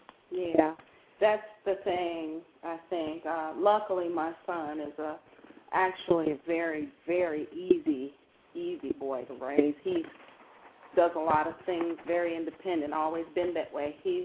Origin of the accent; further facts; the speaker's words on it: North Carolina, United States; now in Cleveland, United States; Actually, I'm calling from Cleveland. I'm from North Carolina, though.